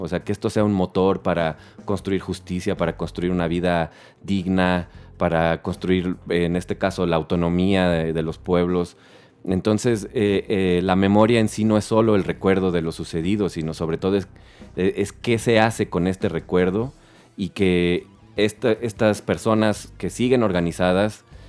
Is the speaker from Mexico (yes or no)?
yes; Mexico City, Mexico; Yo no soy originario de Chiapas, soy originario de la Ciudad de México